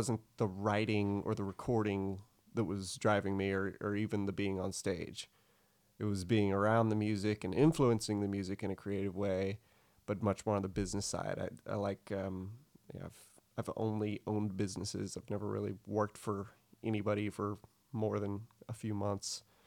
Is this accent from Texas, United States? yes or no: yes; Lexington, Texas, United States; Yeah, I grew up in Lexington, Texas, which nobody's ever heard of. Unless they're a big barbecue connoisseur in Texas.